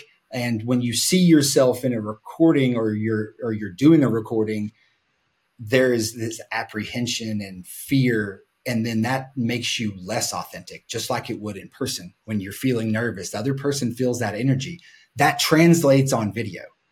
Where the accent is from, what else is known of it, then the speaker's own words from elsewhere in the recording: Tennessee, United States; I'm from Upper East Tennessee and really spent the bulk majority of my career in virtual sales roles